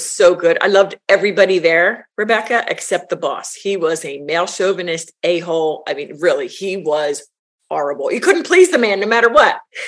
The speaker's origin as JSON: {"language": "English", "region": "Pennsylvania", "country": "United States", "tie": "born or raised there", "said": "A suburb of Philadelphia."}